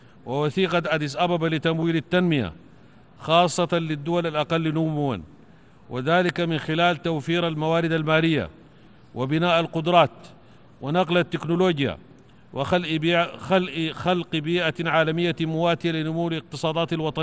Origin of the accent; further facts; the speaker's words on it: Sudan; بلادي السودان